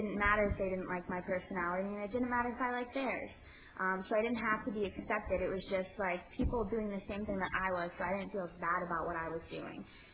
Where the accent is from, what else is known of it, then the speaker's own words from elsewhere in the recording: Pittsburgh, Pennsylvania, United States; Well, I grew up in the Pittsburgh area, started drinking and smoking weed in sixth grade.